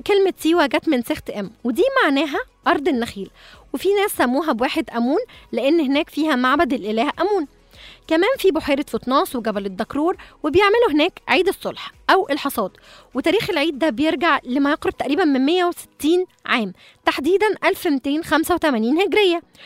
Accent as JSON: {"language": "Arabic", "country": "Egypt", "said": "كمان عندنا في مصر عين سحرية"}